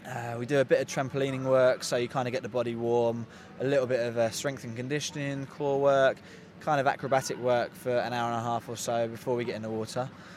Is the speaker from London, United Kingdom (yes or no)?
yes; London, United Kingdom; now in Sheffield, United Kingdom; I'm from London originally. I've been in Sheffield now for 7 years